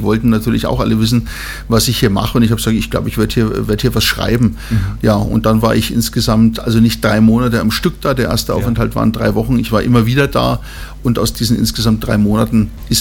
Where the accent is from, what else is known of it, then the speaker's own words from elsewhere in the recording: Germany; now in Vienna, Austria; Ja, ich bin aus Deutschland, aber mein Lebensmittelpunkt ist mittlerweile Österreich, ist Wien, okay. Und Graz, ja.